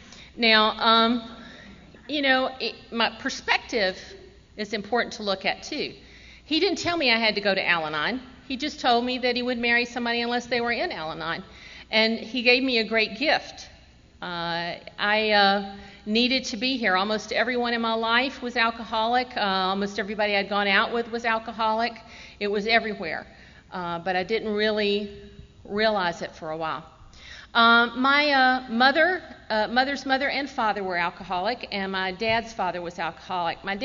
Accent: Decatur, Georgia, United States; My mother was actually born in Decatur as well, in a house near here, to two alcoholic parents. I grew up on Candler.

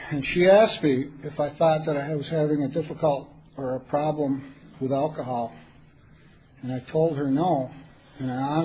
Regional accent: New York, United States; I'm an alcoholic. I'm from Seneca Territory in western New York.

